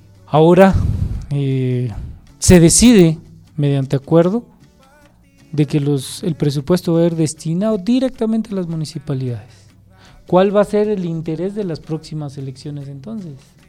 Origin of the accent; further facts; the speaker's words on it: San Marcos, Guatemala; yo soy de acá de San Marcos